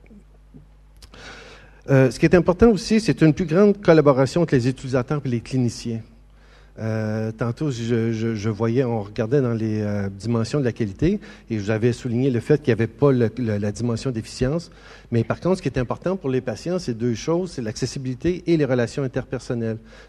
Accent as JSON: {"language": "French", "region": "Quebec", "country": "Canada", "said": "Je ne sais pas comment c'est ici, mais chez nous au Québec"}